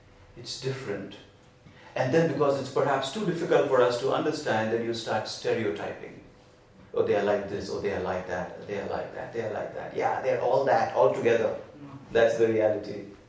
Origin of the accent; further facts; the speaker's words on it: India; For us, you know, we grew up in India, yeah, that's how it is.